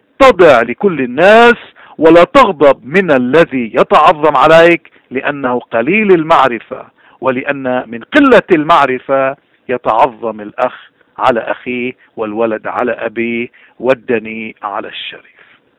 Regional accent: Lebanon; نحن كلبناني شو هي قضيتنا؟

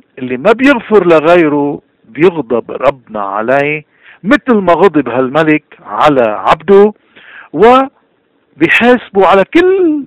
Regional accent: Lebanon; نحن كلبناني

